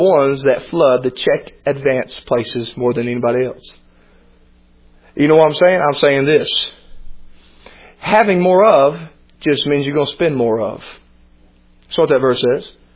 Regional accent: Cleveland, Tennessee, United States; born or raised there; now in Flagstaff, United States

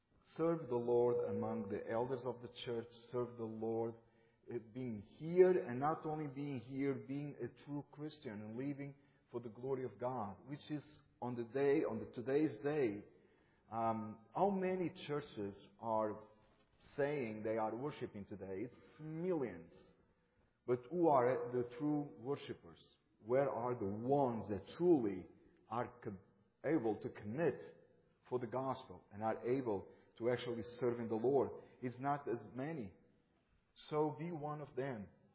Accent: Portugal; also born or lived in Germany; I born in Portugal. No, I did not. Let me correct that. I raised as a Portuguese. I was raised in Portugal, but I actually born in Germany. But I am serving the Lord in this country for 11 years.

